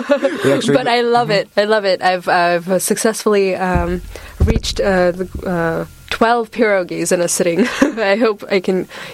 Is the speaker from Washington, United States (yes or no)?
yes; Washington, United States; now in Poland; I come from Washington State, so West Coast in the United States